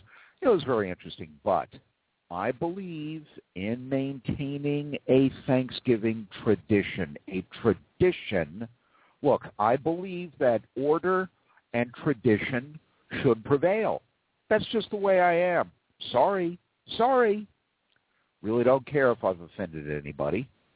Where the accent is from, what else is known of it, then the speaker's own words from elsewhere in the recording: New York City, New York, United States; and I grew up in Manhattan. I grew up in New York City. And the streets were getting mean.